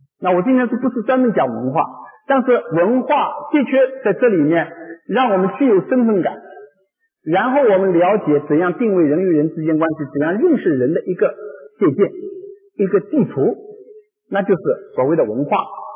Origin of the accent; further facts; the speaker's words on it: Pennsylvania, United States; 比如说，我们大家知道我在宾州长大啊